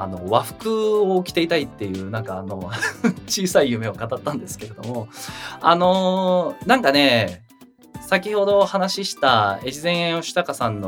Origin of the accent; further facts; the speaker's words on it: Saitama, Japan; born there; 僕埼玉県生まれなんですけど、名誉埼玉県だと勝手に思ってますが